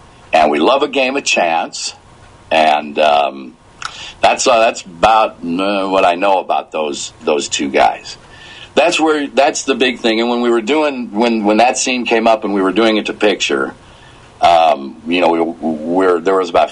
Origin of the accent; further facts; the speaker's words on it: St. Louis, Missouri, United States; because I live in St. Louis now, my hometown, I had moved back